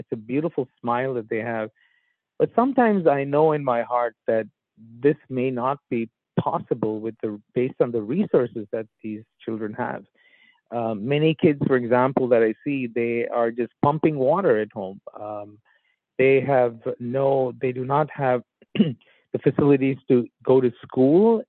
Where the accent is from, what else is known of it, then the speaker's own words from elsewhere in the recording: New York City, New York, United States; also born or lived in India; I noticed a stark contrast between growing up in New York City to very rural India, small places